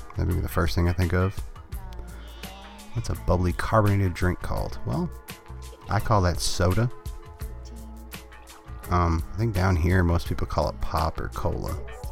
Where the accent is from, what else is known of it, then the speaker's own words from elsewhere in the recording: Maine, United States; now in Kentucky, United States; Well, I come from Maine. I hail from the frozen north.